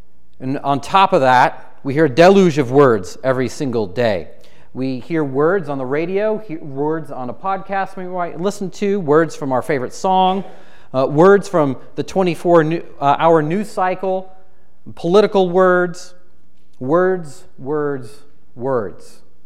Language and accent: English; Midwest, United States; also born or lived in Southwest, United States; I grew up in the Midwest. I've also lived in the Southwest.